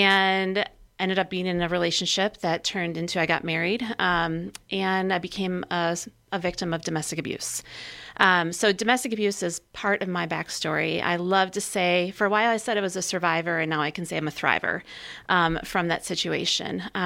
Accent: Appleton, Wisconsin, United States; So I grew up in Appleton, which is, you know, a stone's throw away from Rapids. Grew up in a really loving home, great parents.

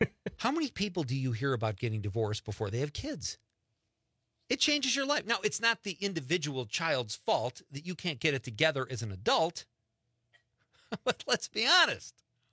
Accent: Marinette, Wisconsin, United States; a guy from my hometown, Marinette, Wisconsin, is one of the creators

